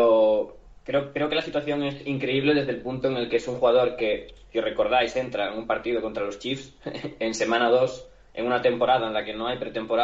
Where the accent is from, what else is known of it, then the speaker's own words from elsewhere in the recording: Lugo, Galicia, Spain; Pero yo que soy soy de Lugo, que es una ciudad parecida a Santiago, solo que mucho más pequeña.